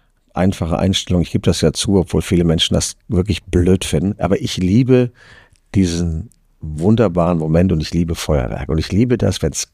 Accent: Düsseldorf, North Rhine-Westphalia, Germany; born there; now in Cologne, Germany; Ich bin ja hier in Köln das Schlimmste, was man sein kann, nämlich gebürtiger Düsseldorfer.

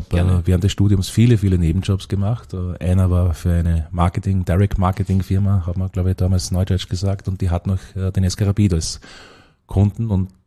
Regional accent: Wels, Upper Austria, Austria; Gebürtig in Wels aufgewachsen und in die Schule gegangen, auch in Wels und in Gunskirchen, einer kleinen Marktgemeinde daneben.

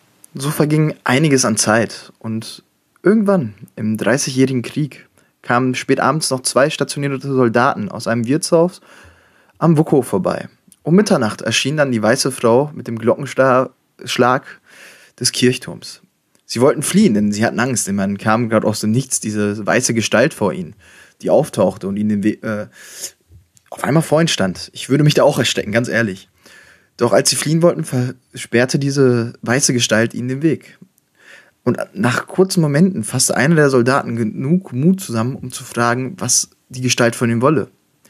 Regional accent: Schwerte, North Rhine-Westphalia, Germany; Heute reden wir über meine Heimatstadt Schwert, in der ich geboren und aufgewachsen bin.

